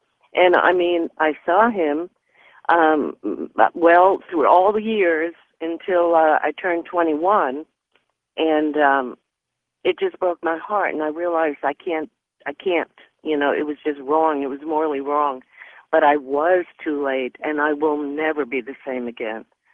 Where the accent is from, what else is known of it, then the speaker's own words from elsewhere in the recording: New York, United States; I'm from New York originally